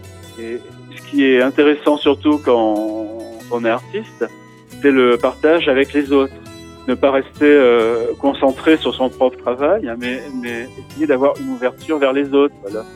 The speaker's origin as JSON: {"language": "French", "town": "Limoges", "region": "Nouvelle-Aquitaine", "country": "France", "tie": "born or raised there", "said": "j'ai choisi de me fixer à Limoges, hein, qui est ma ville natale à laquelle je suis beaucoup attaché."}